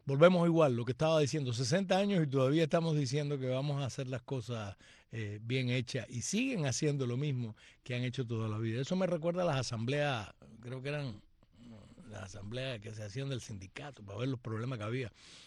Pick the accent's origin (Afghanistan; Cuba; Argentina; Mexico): Cuba; soy una cubana